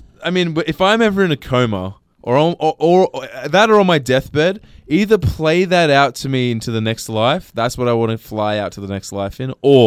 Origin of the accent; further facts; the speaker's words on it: Sydney, New South Wales, Australia; I grew up in the North Shore. That was not a choice.